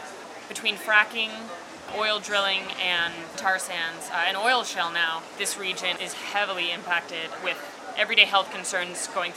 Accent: Salt Lake City, Utah, United States; I grew up both in Salt Lake City and on the banks of the Green and Colorado River in the summertime.

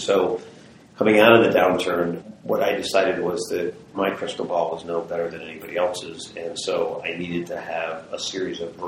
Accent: Philadelphia, Pennsylvania, United States; I come from Philadelphia and, my hockey coach was from Minnesota and that's how I got here, but knew no one.

